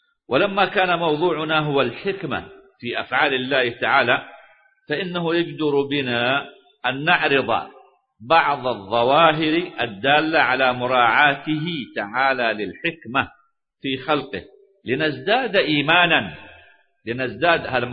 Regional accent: Saudi Arabia

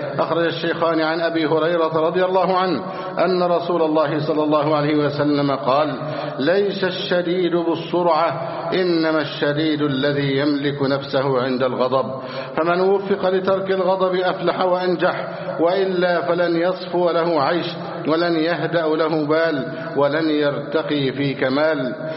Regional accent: Egypt; اللهم احفظ ثغورنا، اللهم احفظ حدود بلدنا مصر.

